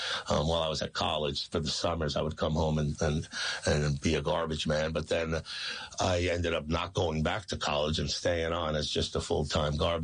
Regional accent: Oceanside, New York, United States; Yeah, well, I grew up in Long Island, in Oceanside, Long Island, which is kind of by Long Beach or, you know, Jones Beach in that area, South Shore of Long Island.

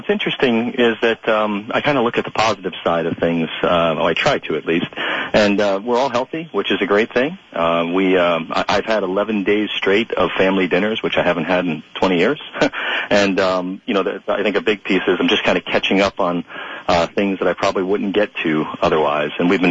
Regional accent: Parsippany, New Jersey, United States; also born or lived in Boonton; I was born in Boonton, grew up in Parsippany, and now I'm a Boonton resident of about 20 years.

